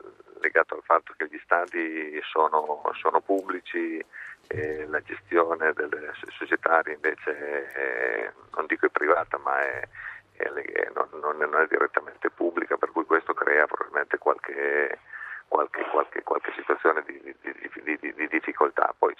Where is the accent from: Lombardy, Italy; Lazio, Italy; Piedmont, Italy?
Piedmont, Italy; Io sono piemontese, io amo, sì.